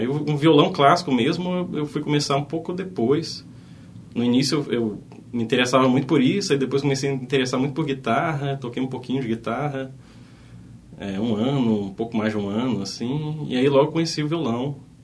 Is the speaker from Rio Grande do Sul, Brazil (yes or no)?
no; Brasília, Federal District, Brazil; moved away as an adult; Sim, eu sou natural de Brasília, nascido e criado lá, vivi lá até meus 20 e poucos anos.